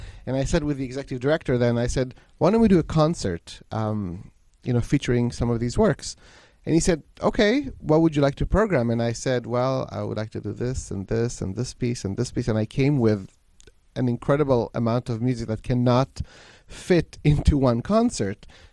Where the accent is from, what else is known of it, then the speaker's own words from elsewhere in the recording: Israel; moved away as an adult; So I was born in Israel, grew up there until I was 18.